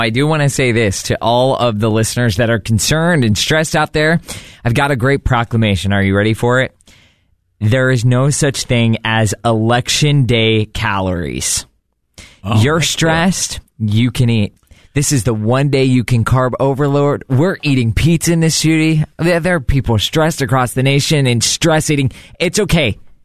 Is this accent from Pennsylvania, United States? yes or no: yes; Pittsburgh, Pennsylvania, United States; now in Memphis, United States; I'm from Pittsburgh, and yes, Todd brought me to Memphis, so now I'm in Tennessee, but I was able to go back to Pittsburgh about a month ago